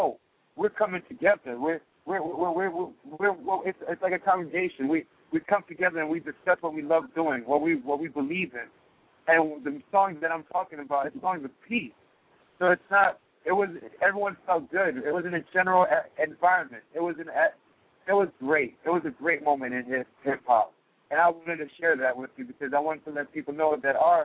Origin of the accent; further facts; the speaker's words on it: Brooklyn, New York, United States; I'm Haitian. So I came from Brooklyn.